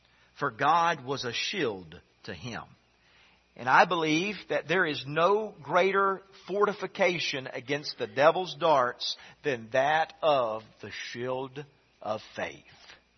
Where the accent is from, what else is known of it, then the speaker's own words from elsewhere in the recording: South Carolina, United States; when I grew up in South Carolina, we used to go and love buying bottle rockets. They were legal, and I don't think they're legal in Georgia